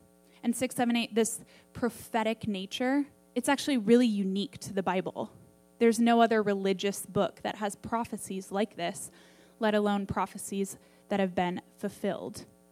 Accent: Minnesota, United States; Well, I grew up in Minnesota.

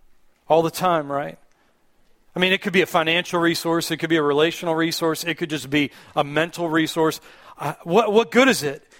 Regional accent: Pittsburgh, Pennsylvania, United States; because I'm from Pittsburgh, which is where Heinz originated from.

